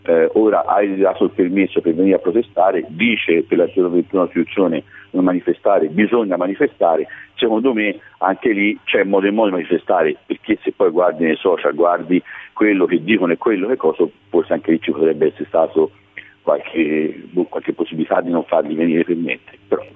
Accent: Siena, Tuscany, Italy; Ma poi secondo me da Senese, da Contrariolo, da Comitato Amici del Palio, io continuo a fare

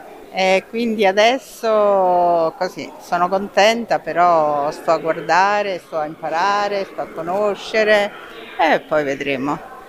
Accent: Rome, Lazio, Italy; Da Roma, Roma periferia.

